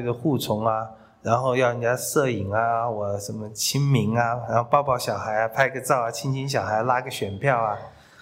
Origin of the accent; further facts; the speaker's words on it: China; 美国人是边说边做，我们中国人是说了不做啊，看起来也是有点对了哈。